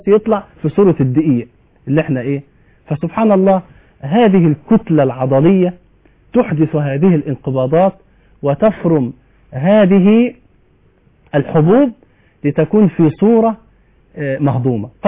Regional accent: Egypt; عندنا في مصر

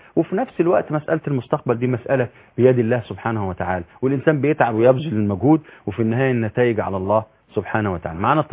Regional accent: Egypt; احنا كمصريين

